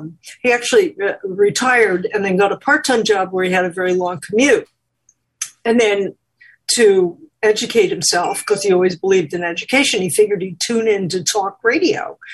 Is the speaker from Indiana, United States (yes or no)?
no; New York, United States; I mean, I'm from New York.